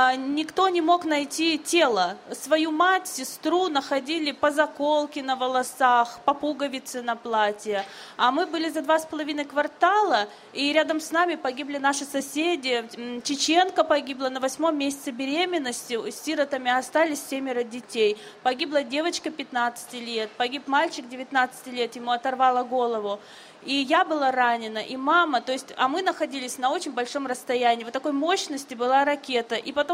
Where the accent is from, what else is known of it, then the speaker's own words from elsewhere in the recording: Grozny, Chechnya, Russia; находились в момент этого страшного взрыва у меня на родине, в городе Грозном